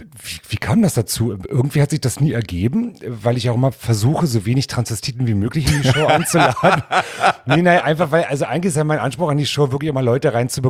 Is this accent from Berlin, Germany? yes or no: yes; Berlin, Germany; Ja, ich bin Berlinerin in Neukölln, geboren in Britz.